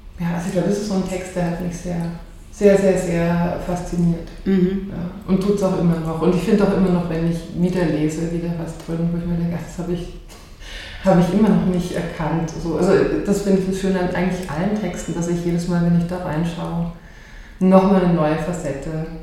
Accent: Germany; Also wenn ich mir jetzt gerade in Deutschland, wo ich herkomme, anschaue

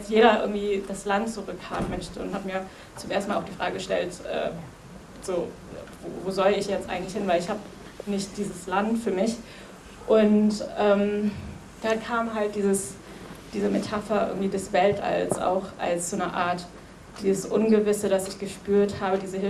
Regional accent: Rostock, Mecklenburg-Vorpommern, Germany; was ich vorher eigentlich nur, ich komme aus Rostock irgendwie gekannt habe

